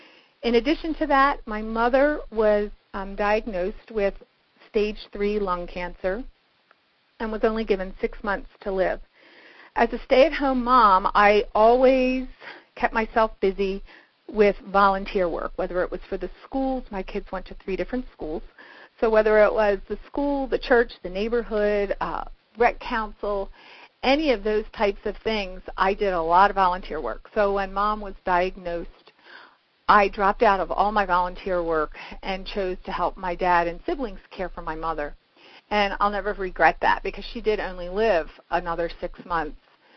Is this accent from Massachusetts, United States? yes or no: no; Baltimore, Maryland, United States; she traveled to Baltimore, which is my hometown, and stayed with my husband and I for the weekend